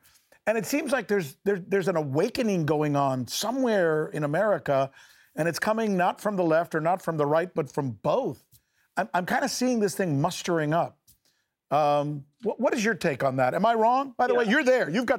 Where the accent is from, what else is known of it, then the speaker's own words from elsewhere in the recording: Miami, Florida, United States; also born or lived in Cuba; As you know, I was born in Cuba. I know your history as you know mine. And I grew up in Miami, so I'm kind of one of those anti-comunista guys